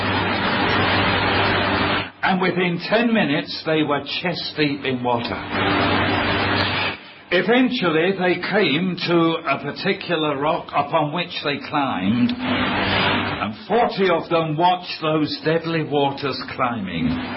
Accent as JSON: {"language": "English", "region": "London", "country": "United Kingdom", "said": "I come from London, the East End of London, as you know."}